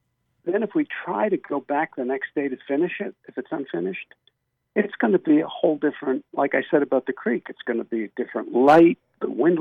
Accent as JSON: {"language": "English", "town": "Brooklyn", "region": "New York", "country": "United States", "tie": "born or raised there", "said": "When I was in nursery school, going back a few years, in Brooklyn, I was born in Brooklyn. I spent the first 5 years of my life in Brooklyn."}